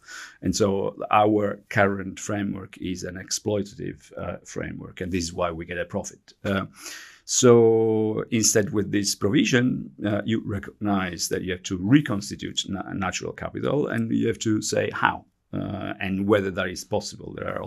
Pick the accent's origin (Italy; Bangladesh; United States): Italy; English is a second language; I'm Italian, as you can understand from my accent as well, not just my surname.